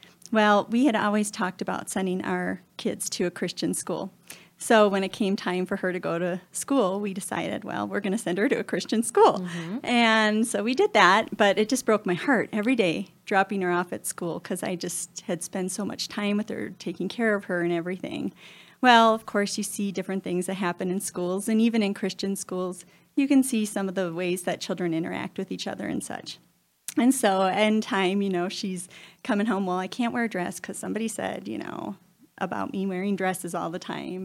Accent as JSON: {"language": "English", "region": "Wisconsin", "country": "United States", "tie": "born or raised there", "said": "Well, I grew up in Wisconsin, and I grew up on a little farm, didn't even know about homeschooling."}